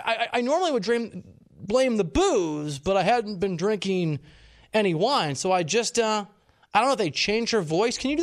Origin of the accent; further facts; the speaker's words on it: Dubuque, Iowa, United States; I'm a kid from Dubuque, Iowa.